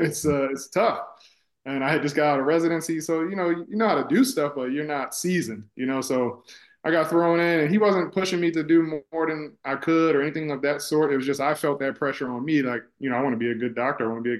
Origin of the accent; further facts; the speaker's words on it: Columbia, Maryland, United States; now in San Antonio, United States; I'm originally from Maryland, Columbia, Maryland, so the Washington, D.C. area.